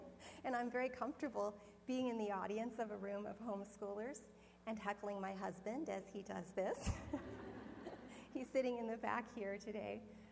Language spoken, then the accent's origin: English; Rice, Washington, United States; I am from Rice, Washington, and I have six children